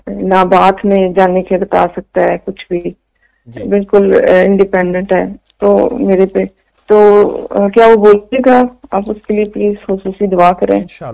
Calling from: Germany; میں جرمنی سے بات کر رہی ہوں.

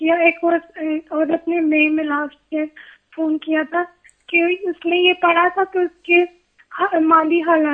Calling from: London, United Kingdom

